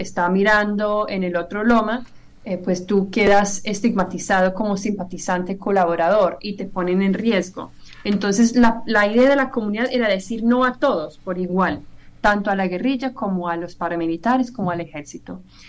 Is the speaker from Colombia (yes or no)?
no; England, United Kingdom; born there; Spanish is a second language; tiene sede en mi país natal, Inglaterra